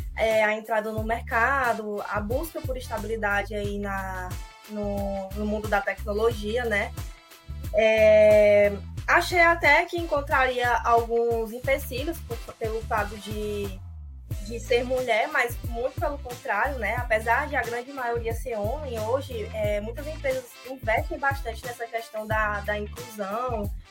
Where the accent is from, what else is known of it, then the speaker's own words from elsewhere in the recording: Fortaleza, Ceará, Brazil; Eu sou de Fortaleza, né?